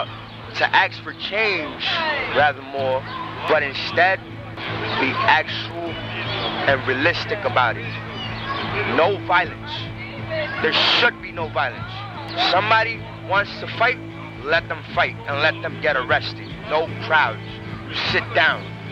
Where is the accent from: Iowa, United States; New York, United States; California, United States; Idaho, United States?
New York, United States; New York City; I'm from New York City.